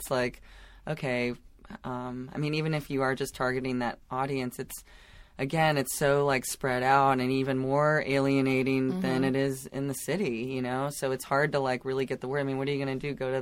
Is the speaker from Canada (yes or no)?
no; Dunwoody, Georgia, United States; I mean, I grew up in Dunwoody. I'm a suburban girl, you know.